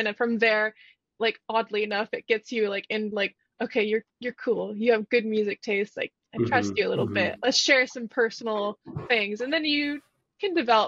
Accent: Texas, United States; because growing up in Texas, you have a lot of Latin American influences there with music

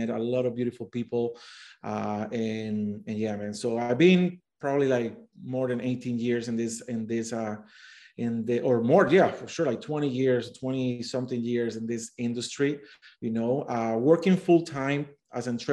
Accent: Colombia; now in London, United Kingdom; I went to school in Colombia. I'm from Colombia, by the way. I've been here in London for the past 18 years, but I went to school in Colombia taking advertising and marketing

